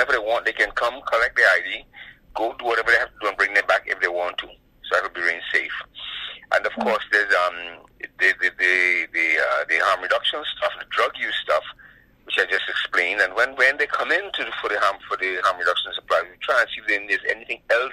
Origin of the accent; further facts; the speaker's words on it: Canada; And I don't think as a Canadian society who's not afraid to demonstrate to the rest of the world that we are compassionate, humane people